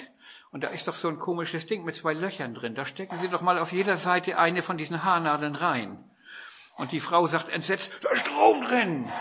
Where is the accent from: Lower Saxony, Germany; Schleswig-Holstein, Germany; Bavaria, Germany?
Schleswig-Holstein, Germany; Flintbek; Ich bin in Flintbek aufgewachsen, da floss die Eider durch.